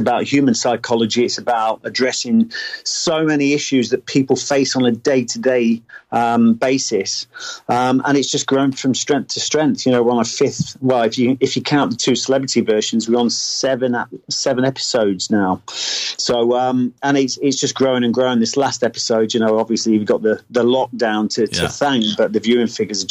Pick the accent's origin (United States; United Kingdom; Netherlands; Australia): United Kingdom; Burton upon Trent, West Midlands; But I'm actually from Burton-on-Trent, just down